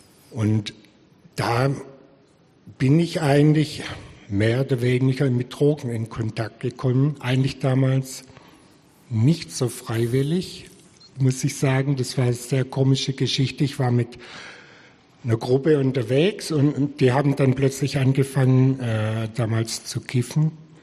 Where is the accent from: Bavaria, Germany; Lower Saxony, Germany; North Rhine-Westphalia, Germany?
Lower Saxony, Germany; Aurich; born there; Ja, also geboren bin ich in Aurich am Kreuzbach. Da war ich das 5. Kind meiner Eltern